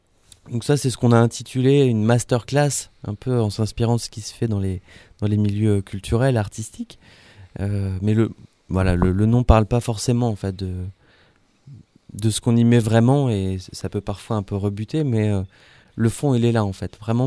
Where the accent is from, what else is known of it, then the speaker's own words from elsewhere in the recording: Lille, Hauts-de-France, France; Alors moi, je suis originaire de Lille, donc je suis arrivé il y a un an et demi